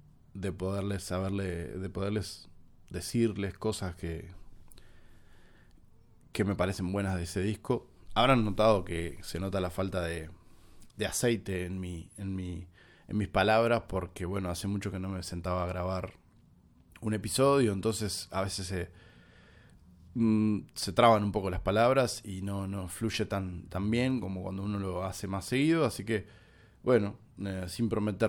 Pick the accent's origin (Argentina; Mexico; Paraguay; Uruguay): Uruguay; como uruguayo que soy.